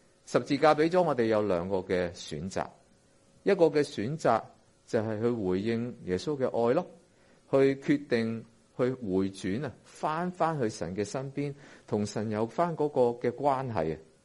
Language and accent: Cantonese; China; 无论我们中国人又好，或者啲外国人又好